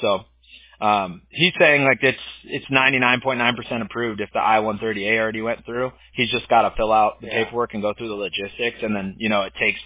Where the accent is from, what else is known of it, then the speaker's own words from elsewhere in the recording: California, United States; I have a bunch of friends that are Mexican growing up in Orange County